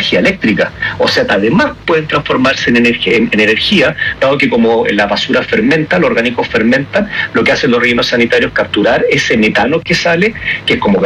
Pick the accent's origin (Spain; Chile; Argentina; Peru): Chile; Iquique, Tarapacá; Igual que yo soy de Iquique, el comportamiento de la gente de Iquique es muy distinto al comportamiento de la gente que vive en Valdivia